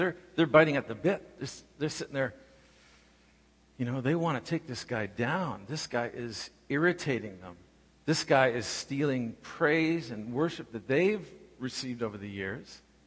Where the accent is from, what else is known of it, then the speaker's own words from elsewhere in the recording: Canada; I don't know if it's being a Canadian too, a little bit apologetic about things.